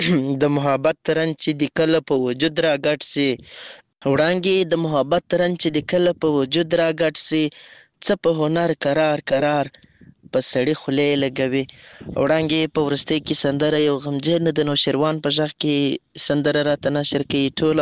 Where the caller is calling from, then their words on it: Lashkar Gah, Helmand, Afghanistan; accent: Helmandi; هغه زموږ هلمندې لهجه دې واغه میدلې نه وي